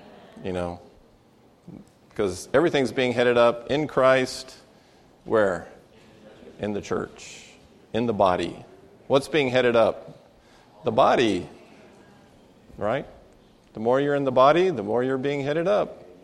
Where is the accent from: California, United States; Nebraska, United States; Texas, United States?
Texas, United States; I'm an American. And I have an even bigger disadvantage because I'm from Texas.